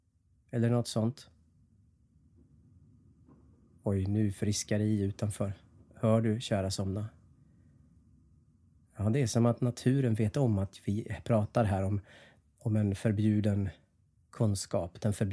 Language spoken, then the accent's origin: Swedish; Skinnskatteberg, Västmanland County, Sweden; Jag är från Skinnskatteberg, skrek jag.